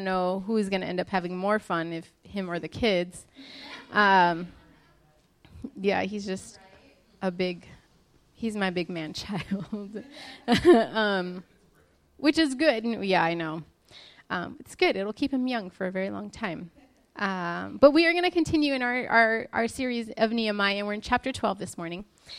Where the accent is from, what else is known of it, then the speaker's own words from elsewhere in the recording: Ventura, California, United States; Well, we're from Ventura, and even though I'm still somewhat new here, heat is not fun out here.